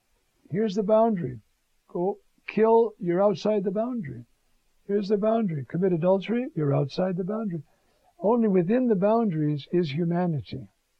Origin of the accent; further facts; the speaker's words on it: New York, United States; I realize I'm a New Yorker, and we talk to everybody. That's the way we are.